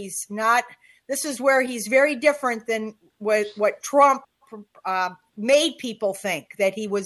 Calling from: Minnesota, United States; and I'm speaking from Minnesota.

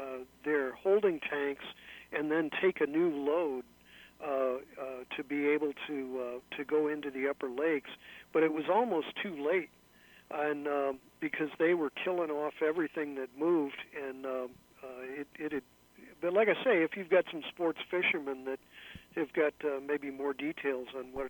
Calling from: San Francisco, California, United States; I'm listening online out San Francisco.

